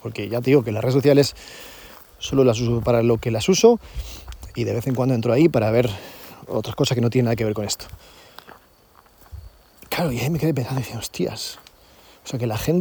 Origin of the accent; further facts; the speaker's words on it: Zamora, Castile and León, Spain; Yo soy de Zamora y había varias en mi barrio, no en mi ciudad.